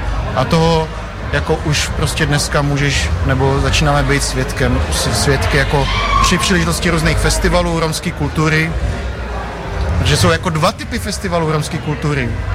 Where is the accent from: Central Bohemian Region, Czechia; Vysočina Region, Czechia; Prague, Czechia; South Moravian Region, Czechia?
Prague, Czechia; já jsem prostě z Prahy a nejsem pragocentrik